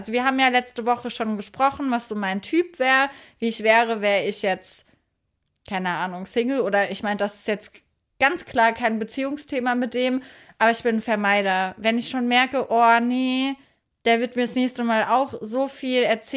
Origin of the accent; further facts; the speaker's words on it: Neustadt an der Weinstraße, Rhineland-Palatinate, Germany; born there; nein, ich komme gebürtig aus Neustadt an der Weinstraße.